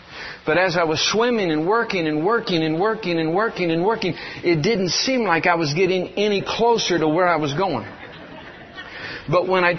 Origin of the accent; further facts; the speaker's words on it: Michigan, United States; Now, when I grew up in Michigan, I grew up out in the country in an old farmhouse. I grew up 5 miles from town.